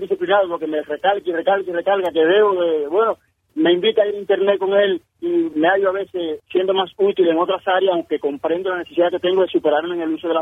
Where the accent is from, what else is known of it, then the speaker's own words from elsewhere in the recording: Santiago de Cuba, Cuba; De Tercer Frente.